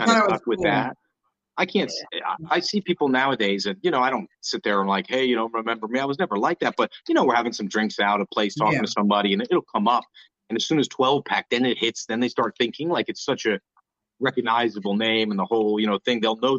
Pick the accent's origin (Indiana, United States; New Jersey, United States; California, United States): New Jersey, United States; See, I'm from North Jersey, New York City area. New York City was always where I went to hang out.